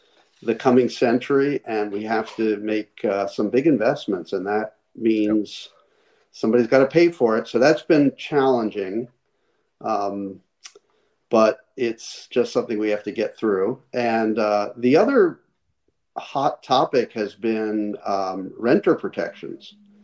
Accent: Philadelphia, Pennsylvania, United States; Well, I grew up in Philadelphia.

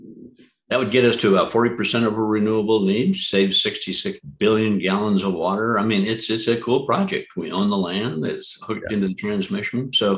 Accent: Colorado Springs, Colorado, United States; born there; also born or lived in San Francisco; Well, I was born in Colorado, Colorado Springs. I was raised pretty much nowhere. I moved every couple of years. I went to probably a good dozen schools, and the last being a law school in San Francisco at Hastings, where I call that home still.

